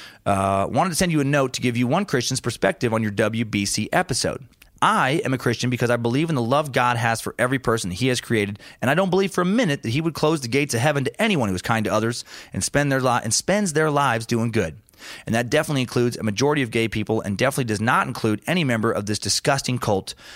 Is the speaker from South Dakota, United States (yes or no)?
no; Kansas City, Missouri, United States; As always, I am from Kansas City, Missouri.